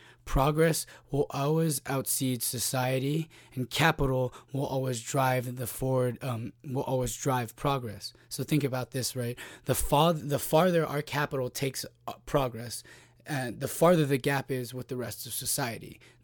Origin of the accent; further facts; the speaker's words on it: Hawaii, United States; for the longest time in my safe little liberal arts / growing up in Hawaii private school bubble